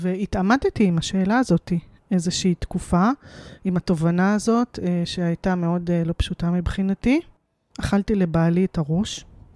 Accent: Rehovot, Central District, Israel; לפני 12 שנה, כשהייתי בת 38, היום אני בת 50, חזרתי לעיר הולדתי, רחובות, אחרי הרבה מאוד שנים שלא גרתי בה

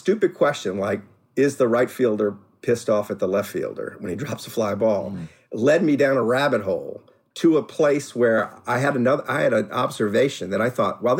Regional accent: New Orleans, Louisiana, United States; So I grew up in New Orleans.

